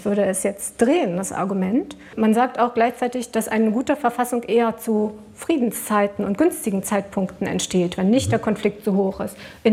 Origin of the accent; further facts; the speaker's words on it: East Germany, Germany; vielleicht auch als Ostdeutsche würde ich sagen